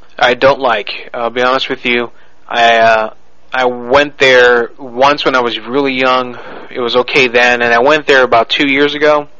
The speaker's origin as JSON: {"language": "English", "town": "Orlando", "region": "Florida", "country": "United States", "tie": "born or raised there", "said": "I grew up here in Orlando, so I'm I feel like an amusement park aficionado sometimes."}